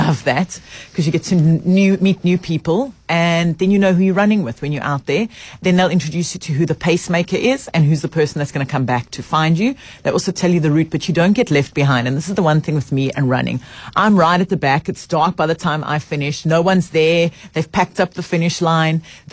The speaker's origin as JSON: {"language": "English", "town": "Cape Town", "region": "Western Cape", "country": "South Africa", "said": "I'm from Cape Town."}